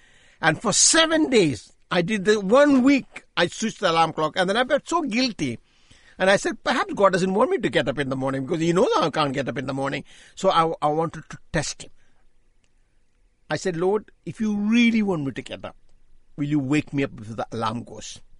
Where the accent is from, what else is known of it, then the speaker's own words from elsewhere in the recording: India; born there; I was born in India. I was brought up as a Hindu.